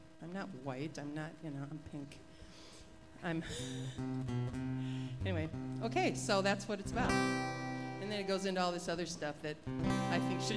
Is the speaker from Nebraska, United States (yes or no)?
yes; Omaha, Nebraska, United States; So when I was a little kid, I grew up in Omaha, and I always wanted to be tan.